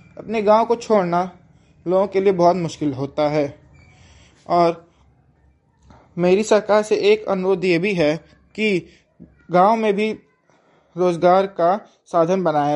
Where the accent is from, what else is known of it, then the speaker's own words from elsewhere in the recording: Gorakhpur, Uttar Pradesh, India; गोरखपुर का निवासी हूँ, मगर मेरा गांव सनिचरा नाम का गांव है।